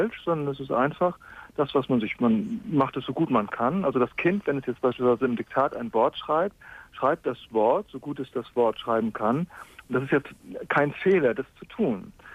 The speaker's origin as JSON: {"language": "German", "town": "Göttingen", "region": "Lower Saxony", "country": "Germany", "said": "Göttingen, ich komme aus Göttingen."}